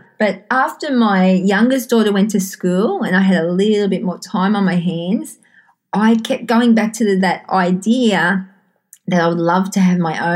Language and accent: English; Sydney, New South Wales, Australia; I'm from Sydney, Australia.